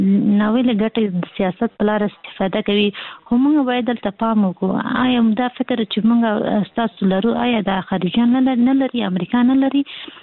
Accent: Kabul, Afghanistan; مونږ خاصي د کابل یو

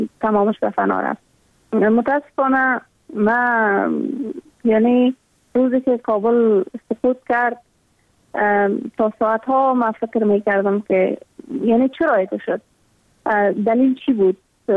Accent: Afghanistan; ما هم مثل میلیون ها دختر دیگه در دامن جنگ بزرگ شدیم و در همون سیاترین سالایی که در تمام ولایت افغانستان دروازه‌های مکتب برای دخترها بسته بود.

